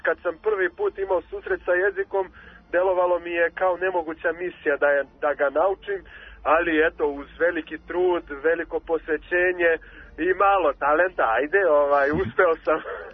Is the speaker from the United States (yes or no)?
no; Rio de Janeiro, Brazil; Serbian is a second language; now in Serbia; Rio de Janeiro, moj rodni grad